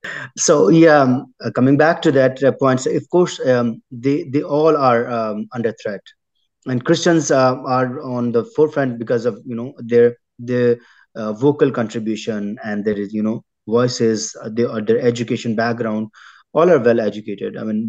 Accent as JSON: {"language": "English", "country": "Pakistan", "tie": "born or raised there", "second_language": "English", "said": "Oh, despite being born and raised in Pakistan, I can also doubt on that, because hope is there."}